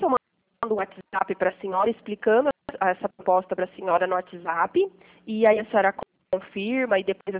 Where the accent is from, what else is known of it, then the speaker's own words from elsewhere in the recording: Pirassununga, São Paulo, Brazil; Eu sou de Pirassununga